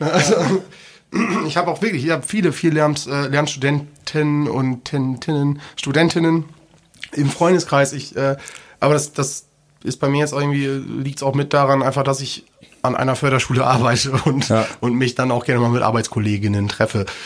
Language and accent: German; Lower Saxony, Germany; Ich komme ja aus Niedersachsen